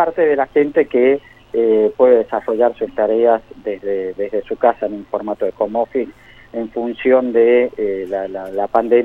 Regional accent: San Juan, Argentina; now in Buenos Aires, Argentina; Así es, exactamente.

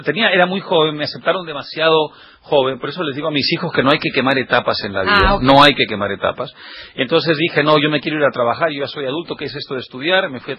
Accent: Lima, Peru; Yo me crié en Barranco. Barranco era como el... Sigue siendo, pero era en ese momento el barrio bohemio, el barrio artístico, lleno de pintores, de escritores, un poquito marginal.

